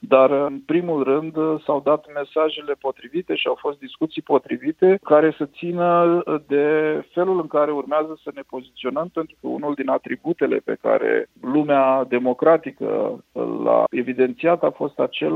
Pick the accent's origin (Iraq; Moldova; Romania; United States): Romania; iar noi, ca români avem dorința și încercăm să promovăm și să încurajăm discuții care să vizeze Marea Neagră